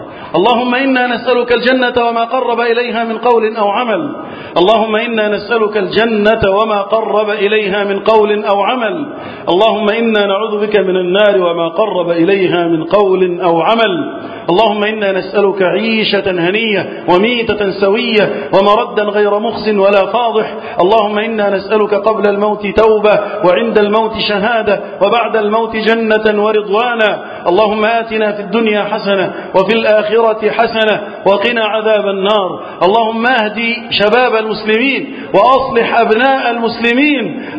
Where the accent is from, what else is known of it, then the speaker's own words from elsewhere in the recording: Egypt; اللهم احفظ بلدنا مصر وسائر بلاد المسلمين من الفتن.